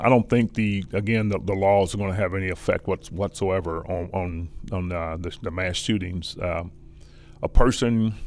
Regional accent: Indianapolis, Indiana, United States; but I grew up in Indianapolis in a real bad area.

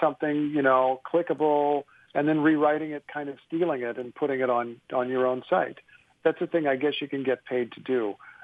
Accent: Carmel, Indiana, United States; I'm a guy from Wilson Drive in Carmel and went to Carmel High School

